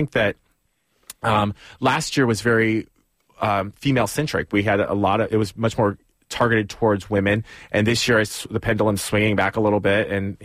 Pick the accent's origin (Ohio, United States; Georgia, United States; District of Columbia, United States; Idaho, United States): Ohio, United States; Cleveland; moved away as an adult; now in San Francisco, United States; since I moved to San Francisco from Cleveland in 1999, I've gone every single year.